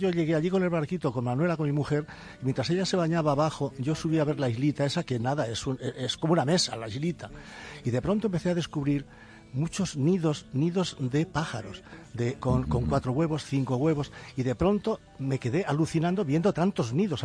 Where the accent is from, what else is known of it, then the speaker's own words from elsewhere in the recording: Castejón, Castilla-La Mancha, Spain; un pantano que es el de Buendía, cerca de mi pueblo de Castejón